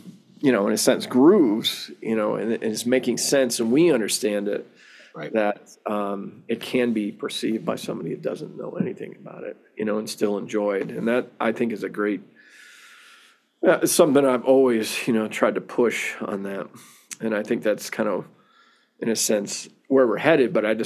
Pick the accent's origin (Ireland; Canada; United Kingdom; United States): United States; Syracuse, New York; I grew up in upstate New York, Syracuse.